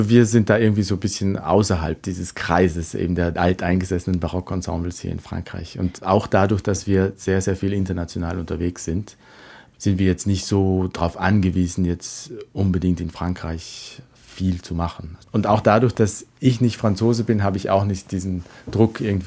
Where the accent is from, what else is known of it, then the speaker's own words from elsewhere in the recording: Sterzing, Trentino-Alto Adige, Italy; Mein Vater war der Leiter der Musikschule in meiner Heimatstadt in Sterzing. Das ist die erste Stadt, wenn man von Österreich oder Deutschland kommt und über den Brenner fährt nach Süden.